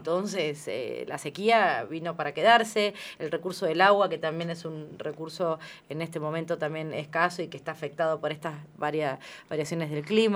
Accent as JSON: {"language": "Spanish", "country": "Argentina"}